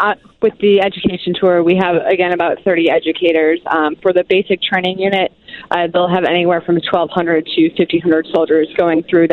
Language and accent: English; West Chicago, Illinois, United States; So I'm actually originally from the western suburbs, from West Chicago, mm-hmm. Here in Chicago.